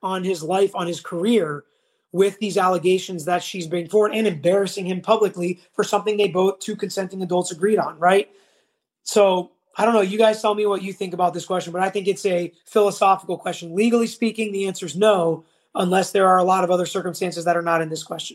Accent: Jamaica; As a Jamaican … is my R&B singer.

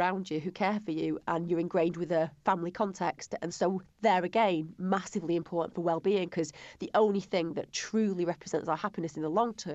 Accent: North West England, United Kingdom; even though I shouldn't say I'm from Lancashire

